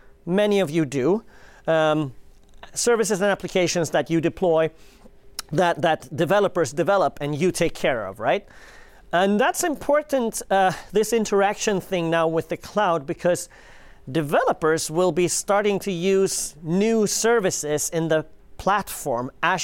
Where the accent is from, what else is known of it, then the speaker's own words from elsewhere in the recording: Sweden; I'm from Sweden.